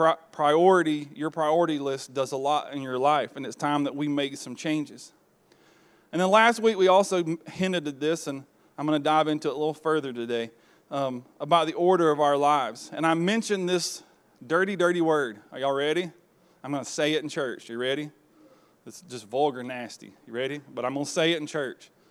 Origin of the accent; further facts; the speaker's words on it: the South, United States; You don't speak King James English. We're from the South. We speak slowly and maybe mush our words together.